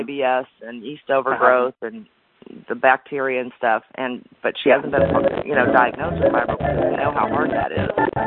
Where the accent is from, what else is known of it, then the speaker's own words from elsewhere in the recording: California, United States; I mean, I was born and raised in California. I can't imagine being bit by a tick in California.